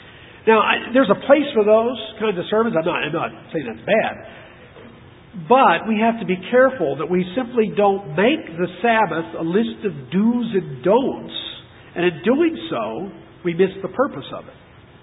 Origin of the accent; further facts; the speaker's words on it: Appalachia, United States; Well, hey, I grew up in Appalachia, and sundown was 7:32 if you were driving